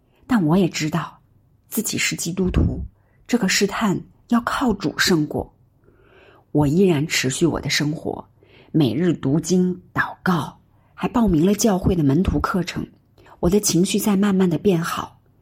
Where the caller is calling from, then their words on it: Hebei, China; 我是河北的